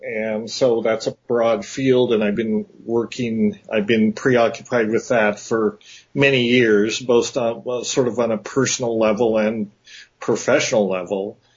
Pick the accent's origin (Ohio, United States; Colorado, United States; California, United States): Colorado, United States; Paonia; I grew up in a small town in Colorado called Paonia, Colorado, on the western slope, not too far from Aspen. Both my brother and I grew up there. I spent the first 17 years of my life there.